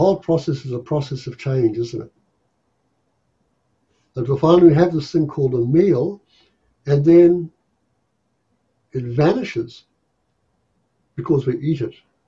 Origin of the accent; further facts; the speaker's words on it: Tokoroa, Waikato, New Zealand; So when I was growing up in New Zealand, I grew up in a small town called Tokoroa, and it was cold.